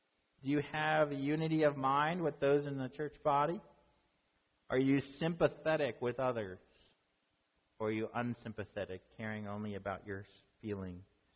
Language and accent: English; Lancaster, Pennsylvania, United States; about 20 minutes away from actually from where I grew up in Lancaster area